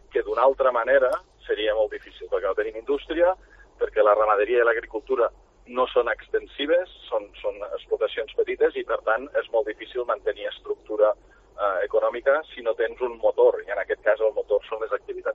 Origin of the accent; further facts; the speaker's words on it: Llavorsí, Catalonia, Spain; jo soc fill de Llavorsí i per tant, conec una mica.